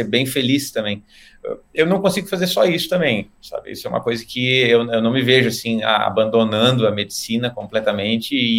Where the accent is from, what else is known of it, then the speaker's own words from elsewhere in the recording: Caxias do Sul, Rio Grande do Sul, Brazil; sou de Caxias do Sul. Hoje eu tenho 43 anos